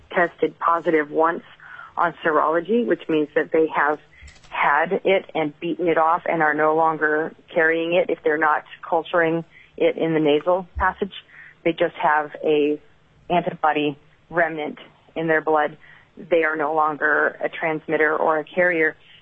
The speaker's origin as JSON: {"language": "English", "town": "Juneau", "region": "Alaska", "country": "United States", "tie": "born there", "said": "I was born in Juneau, and we moved to this region in 85"}